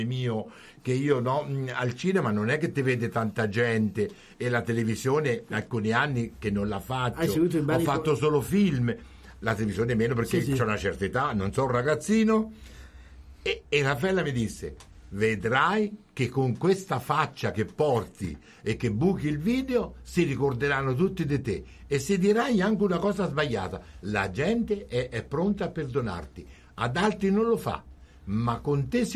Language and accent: Italian; Assisi, Umbria, Italy; born there; sapevo, che sono nato ad Assisi.